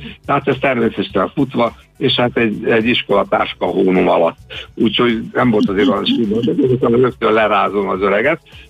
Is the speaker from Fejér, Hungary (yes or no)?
no; Budapest, Hungary; hát én Csillaghegyen születtem